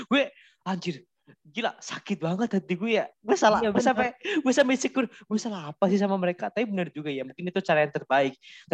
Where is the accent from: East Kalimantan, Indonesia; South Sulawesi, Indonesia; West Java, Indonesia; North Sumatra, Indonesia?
West Java, Indonesia; Depok; Depok gue Kak. Gue Depok.